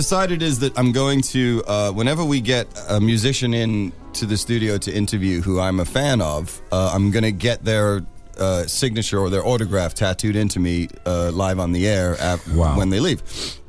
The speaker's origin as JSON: {"language": "English", "region": "England", "country": "United Kingdom", "said": "I'm English, you douchebag."}